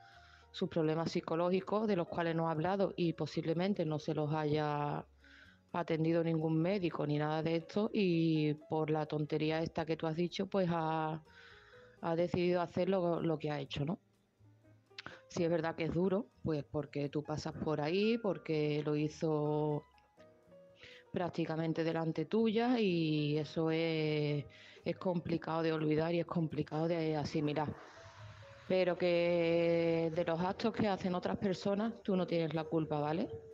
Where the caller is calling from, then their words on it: Seville, Andalusia, Spain; es de Sevilla